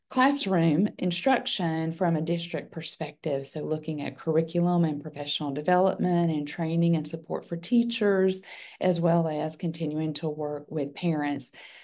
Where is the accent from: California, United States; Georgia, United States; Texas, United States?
Georgia, United States; now in Pensacola, United States; So I recently moved to Pensacola, Florida, about 6 months ago. And so I grew up in Georgia.